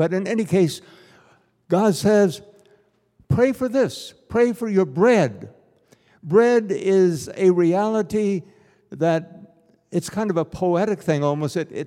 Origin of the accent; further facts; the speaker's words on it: United States; I grew up in America. We were really proud of our country